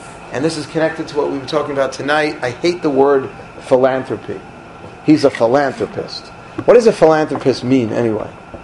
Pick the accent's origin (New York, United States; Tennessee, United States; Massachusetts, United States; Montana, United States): New York, United States; Queens; I grew up in Forest Hills, Queens, and I would say probably two, sometimes three times a week there was a knock on our door.